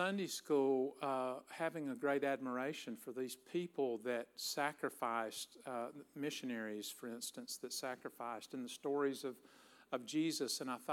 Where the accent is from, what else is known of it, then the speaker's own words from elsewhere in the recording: the South, United States; Hey, I'm from the South. You're from the North.